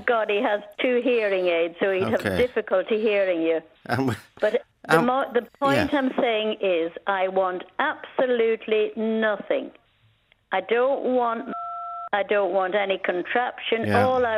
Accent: England, United Kingdom; accent: English; now in Ireland; And we couldn't go back to the north because of me and my English accent.

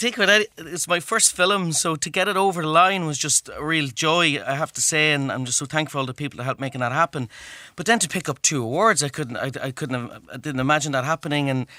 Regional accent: County Cavan, Ireland; I'm from Cavan originally

